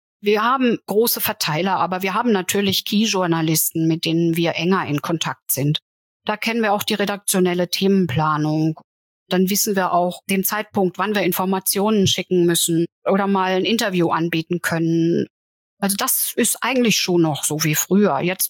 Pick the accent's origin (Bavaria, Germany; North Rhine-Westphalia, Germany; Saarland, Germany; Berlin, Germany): Saarland, Germany; Vielleicht auch, weil ich als Saarländerin sehr nah an Frankreich war